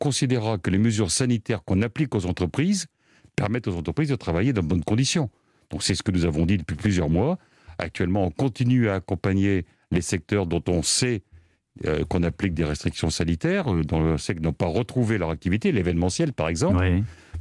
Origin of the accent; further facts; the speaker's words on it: Hauts-de-France, France; moi je suis originaire du Nord, j'ai fait tout mon parcours professionnel dans le Nord, je connais très bien ce département